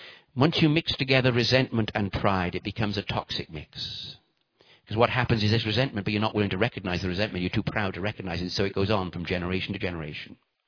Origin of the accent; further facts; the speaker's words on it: Bristol, South West England, United Kingdom; because originally I came from Bristol, apparently